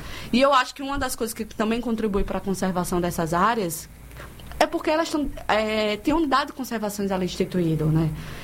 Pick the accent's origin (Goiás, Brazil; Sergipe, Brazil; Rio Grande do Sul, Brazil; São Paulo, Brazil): Sergipe, Brazil; Eu que vim de Sergipe, a gente brinca, a gente atravessa Sergipe em questão de horas, né?